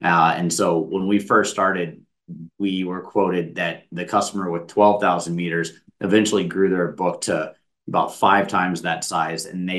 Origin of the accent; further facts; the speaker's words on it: Houston, Texas, United States; As I said, I grew up in Houston. If it's below 40, we just shut the whole city down.